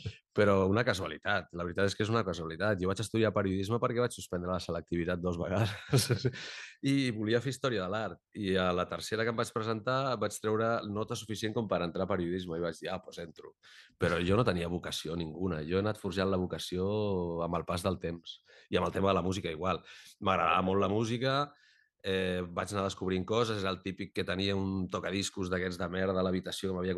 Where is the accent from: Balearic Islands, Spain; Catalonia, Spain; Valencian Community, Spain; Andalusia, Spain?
Catalonia, Spain; Cerdanyola del Vallès; jo soc de Cerdanyola del Vallès